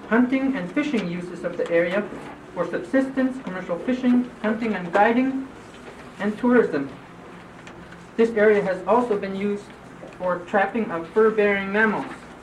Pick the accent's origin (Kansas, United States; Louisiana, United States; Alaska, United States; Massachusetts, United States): Alaska, United States; Yakutat; I'm a Tlingit Indian from Yakutat, Alaska. I'm 37 years old and was born and raised in Yakutat.